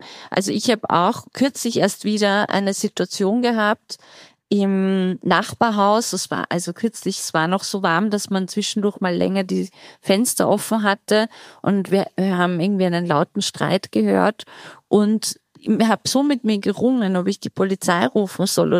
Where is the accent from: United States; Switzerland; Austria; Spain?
Austria; Ich komme aus Österreich.